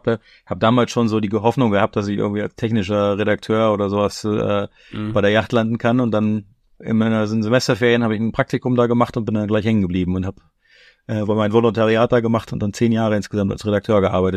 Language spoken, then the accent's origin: German; Wolfsburg, Lower Saxony, Germany; Also ich bin in Wolfsburg groß geworden, mitten im Binnenland, weit weg vom Wasser.